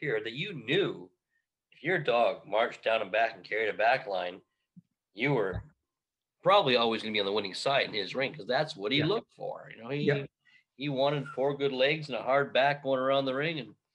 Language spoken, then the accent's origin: English; Canada; back when I was growing up in Canada, we only had one show a weekend that you could drive to, and all our top dogs went there.